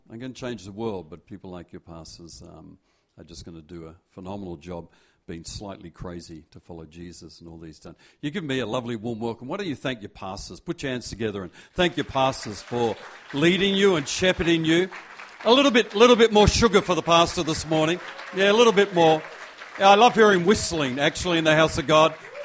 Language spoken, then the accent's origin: English; Perth, Western Australia, Australia; I remember as a child growing up in Perth